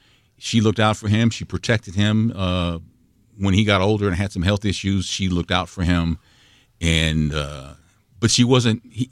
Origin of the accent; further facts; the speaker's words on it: Texas, United States; born there; But I was born in Texas, and Texas was Mexico a long time ago.